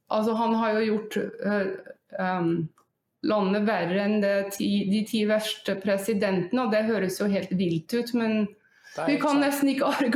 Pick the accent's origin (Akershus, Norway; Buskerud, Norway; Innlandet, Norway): Buskerud, Norway; Drammen; born there; also born or lived in Northern Norway; Jo, jeg er født i Drammen.